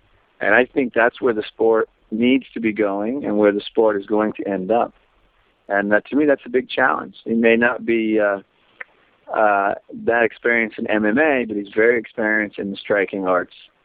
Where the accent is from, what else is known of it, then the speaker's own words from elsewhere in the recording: United States; And I'm your American version of that.